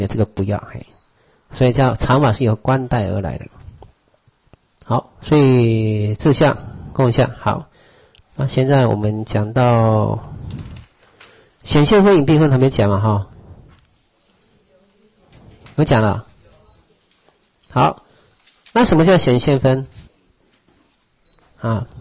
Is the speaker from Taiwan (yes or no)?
yes; Taiwan; 我们台湾人比较标准比较低啦